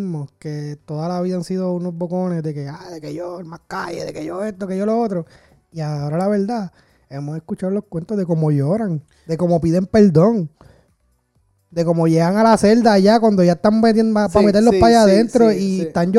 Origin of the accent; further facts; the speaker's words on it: Puerto Rico; now in United States; si somos boricua, pues el tema choca un poco más porque sabemos que la mayoría de la policía en Puerto Rico